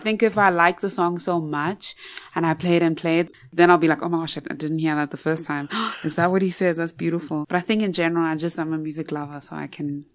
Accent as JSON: {"language": "English", "town": "Durban", "region": "KwaZulu-Natal", "country": "South Africa", "said": "I love to go home. I'm from Durban."}